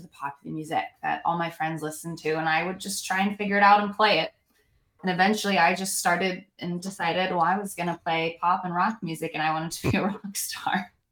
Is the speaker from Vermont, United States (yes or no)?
no; Illinois, United States; I grew up, actually, I'm the only one in the group from the Midwest. I grew up 40 minutes outside of Chicago